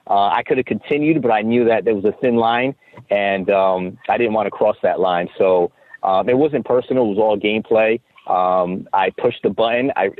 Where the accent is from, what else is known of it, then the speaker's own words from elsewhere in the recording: East Coast, United States; I'm from the East Coast, and that's why I made sure no one knew I was an adult probation officer.